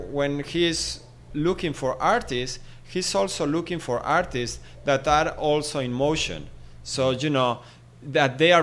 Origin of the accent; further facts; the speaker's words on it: La Rioja, Spain; English is a second language; You know, I'm from Rioja in Spain, and it's famous for its wines. And there are so many wineries.